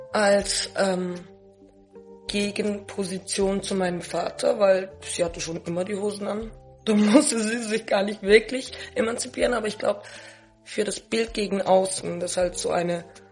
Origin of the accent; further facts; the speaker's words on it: Arbon, Thurgau, Switzerland; ich bin in der Altstadt aufgewachsen in Arbon, die wunderschön ist. Wir haben den See, wir sind wieder naturverbunden nah. Ich konnte relativ frei aufwachsen.